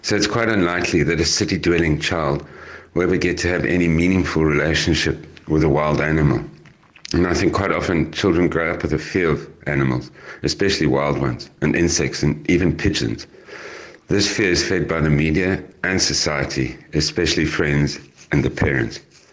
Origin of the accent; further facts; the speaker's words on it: Cape Town, Western Cape, South Africa; I'm an artist from Cape Town.